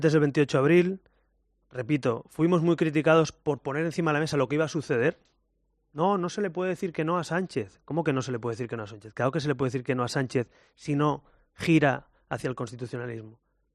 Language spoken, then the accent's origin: Spanish; Catalonia, Spain; Como catalana